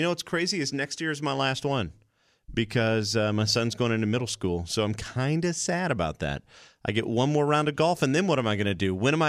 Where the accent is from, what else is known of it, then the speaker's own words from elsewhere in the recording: Louisiana, United States; you don't sound like you're from Louisiana. Because over all the years, you just lose it, you know?